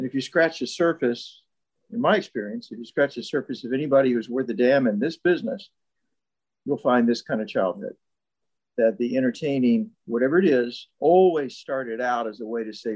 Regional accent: the South, United States; I was raised in the South, so you never talk about yourself.

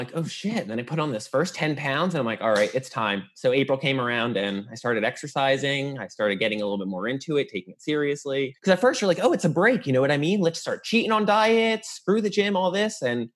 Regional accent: New Jersey, United States; I was from North Jersey too, so it's like Jersey.

